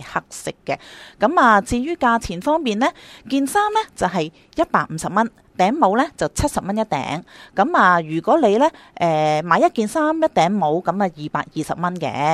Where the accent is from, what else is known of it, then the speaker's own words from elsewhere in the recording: Hong Kong; 咁所以咧，泰北对我哋港人嚟讲，唔可以话新兴